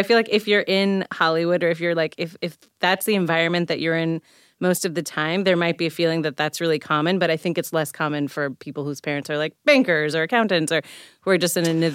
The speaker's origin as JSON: {"language": "English", "country": "Puerto Rico", "tie": "born or raised there", "said": "I have to say, I grew up in Puerto Rico, and I think in Puerto Rican culture, family is like a huge, it's more important than work."}